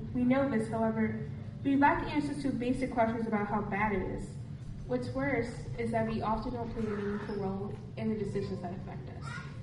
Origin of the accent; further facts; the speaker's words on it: Baltimore, Maryland, United States; I was born and raised in Curtis Bay, a tight-knit community in the city of Baltimore. Curtis Bay is my home